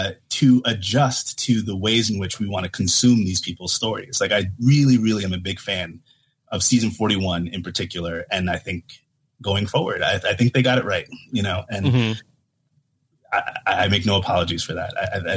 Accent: New Jersey, United States; No, I'm from New Jersey originally. I'm a Giants fan through and through.

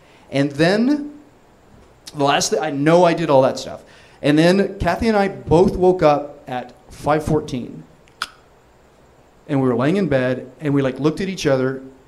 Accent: Los Angeles, California, United States; And like, yeah, we're from LA. And this is my wife. She's from Seoul, Korea.

